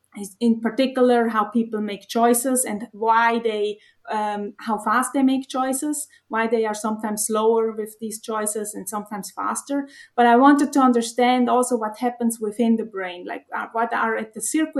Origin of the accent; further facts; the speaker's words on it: Switzerland; English is a second language; So I am originally from Switzerland, where I studied economics.